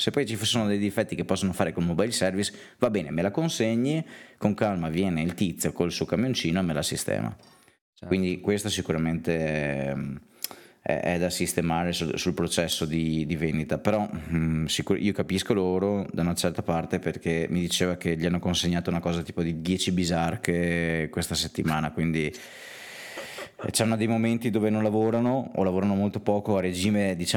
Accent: Naples, Campania, Italy; io sono di Napoli, però, cioè, cosa devo fare?

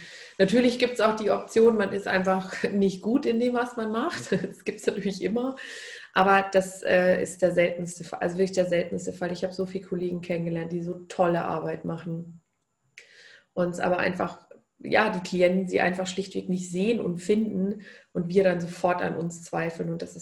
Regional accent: Bavaria, Germany; vielleicht ist es auch eher bei uns in Bayern so oder so sehr bekannt.

